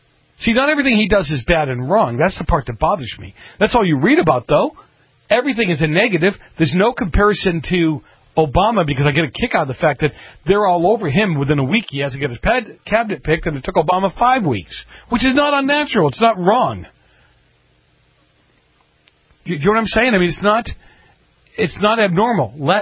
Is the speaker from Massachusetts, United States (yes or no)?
yes; Boston, Massachusetts, United States; See, we grew up in Dorchester, too, and some of those guys are my age.